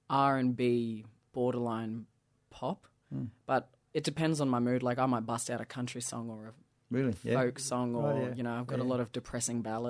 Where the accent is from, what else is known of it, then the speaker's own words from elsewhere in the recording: Rockhampton, Queensland, Australia; Home is Rockhampton, so born and raised there. And then after high school, moved to Brisbane to study at ACPA, the Aboriginal Centre for the Performing Arts